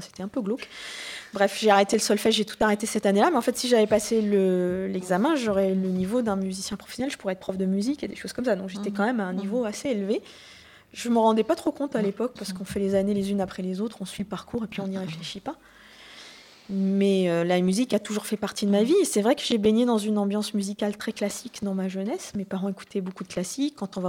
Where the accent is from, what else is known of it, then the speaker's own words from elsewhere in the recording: Paris, Île-de-France, France; je suis parisienne et que j'ai un oncle qui vit dans le Var